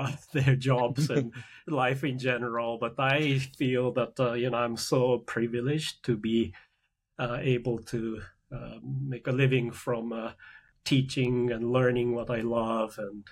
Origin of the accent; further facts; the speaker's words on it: Japan; English is a second language; also born or lived in United Kingdom; now in United States; I'm originally from Japan, but now I teach in the United States.